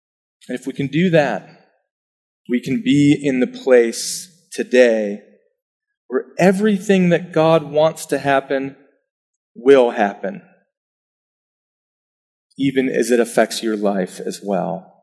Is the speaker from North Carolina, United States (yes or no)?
no; Lake Elmo, Minnesota, United States; Growing up in Lake Elmo, Minnesota, my family and I lived in the same home for 18 years.